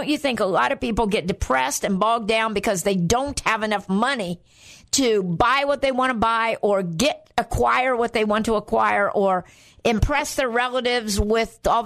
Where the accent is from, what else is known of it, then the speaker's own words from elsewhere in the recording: Guatemala; I grew up in Guatemala, which was next door to Mexico, and I turned 15 in Guatemala